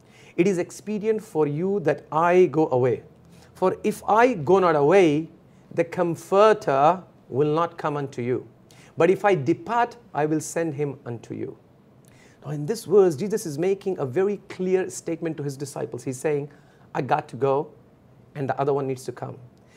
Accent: Australia; So for example, I'm coming from Australia and you are here in America, Brother Eddie.

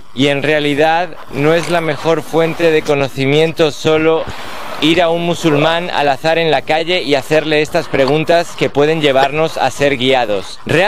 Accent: Bayonne, New Jersey, United States; de Bayonne, Nueva Jersey.

